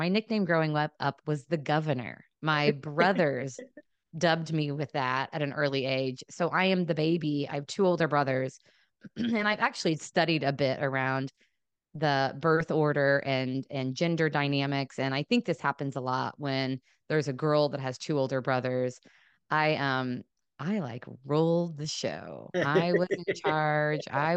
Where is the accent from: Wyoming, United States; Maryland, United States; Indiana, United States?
Indiana, United States; I grew up in Southern Indiana